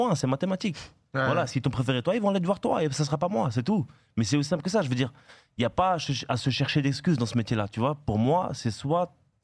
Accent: Grand Est, France; Donc, je suis alsacien, frérot.

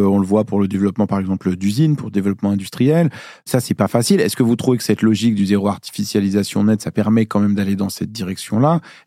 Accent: Lyon, Auvergne-Rhône-Alpes, France; moi je me rappelle, j'ai grandi à Lyon.

